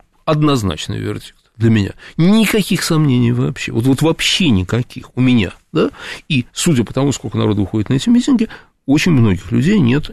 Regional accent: Moscow, Russia; я москвич, да, я живу в Москве.

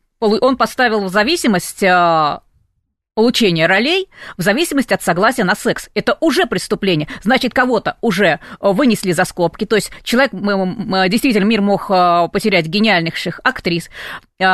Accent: Tula, Tula Oblast, Russia; born there; now in Moscow, Russia; я родилась в Туле, и я уехала в Москву

